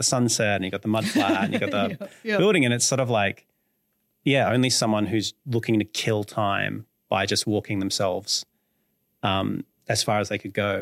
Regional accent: Melbourne, Victoria, Australia; also born or lived in United Kingdom / Canberra; I've lived in rural Victoria, I've lived in the UK, I've lived in Canberra. But I grew up in Melbourne and I live here now and I'll probably live here for much, much longer.

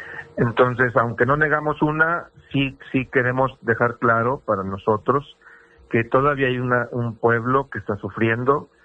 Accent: Mexico; Somos mexicanos matando a mexicanos.

